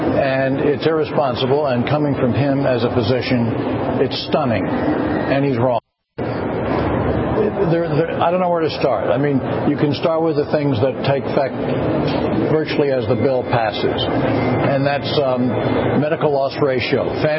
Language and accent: English; West Virginia, United States; Look, I come from West Virginia. I represent them.